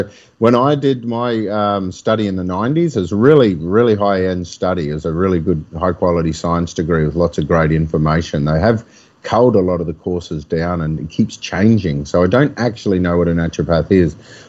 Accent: Queensland, Australia; And growing up in the Whitsundays, it was all camping and hunting and fishing.

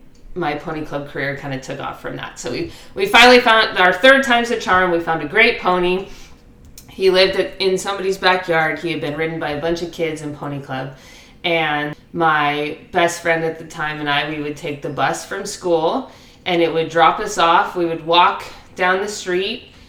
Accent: Half Moon Bay, California, United States; So I grew up in Half Moon Bay, so on the coast, and horses are becoming few and far in between in, you know, any of those coastal towns.

